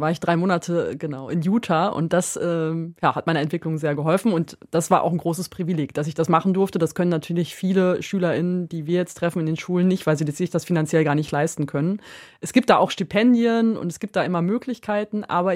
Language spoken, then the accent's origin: German; Rheda-Wiedenbrück, North Rhine-Westphalia, Germany; also born or lived in Erwitte; Geboren bin ich in Erwitte, aber aufgewachsen in Reda-Wiedenbrück.